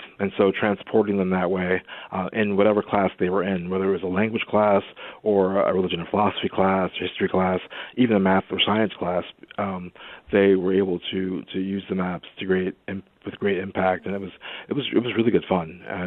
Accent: New Jersey, United States; now in Rochester, United States; I'm originally from New Jersey, so not too far away. Wanted to come back to the East Coast.

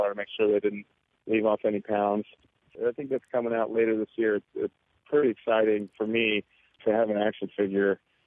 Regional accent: Arizona, United States; Well, I grew up in Arizona, and not everybody, there's a lot of companies down there that have hot air balloons

